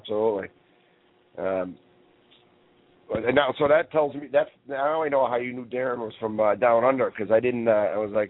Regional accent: New England, United States; You know, I am from New England, though. We talk fast.

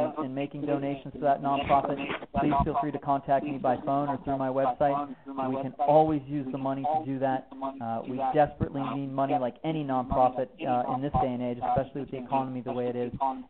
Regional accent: Wisconsin, United States; Then I head back up to my home state of Wisconsin

